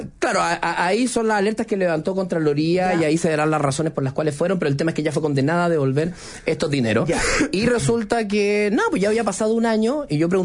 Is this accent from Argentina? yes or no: no; Chile; tal como los chilenos hemos tenido que poner la mano en el bolsillo en muchos lados